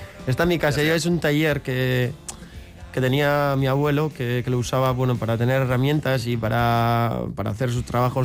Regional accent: Spain; first language eu; Spanish is a second language; Al final estamos más cómodos hablando en euskera y cantando en euskera o expresándonos en euskera que en otro idioma.

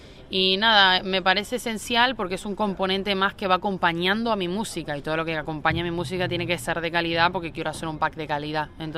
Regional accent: Buenos Aires, Argentina; Claro, sí, soy de Argentina, de Buenos Aires, y fui a Brasil con mis papás de chiquita

